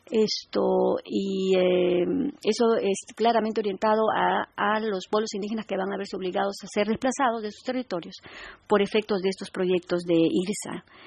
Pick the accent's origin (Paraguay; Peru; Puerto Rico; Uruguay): Peru; con mucha rapidez presente en los sucesos de Bagua, que fueron muy críticos en mi país